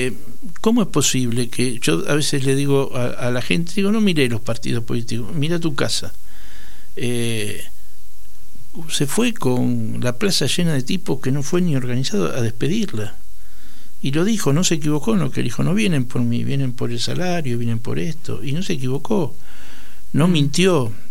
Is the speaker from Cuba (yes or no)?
no; Argentina; yo hablo como argentinos.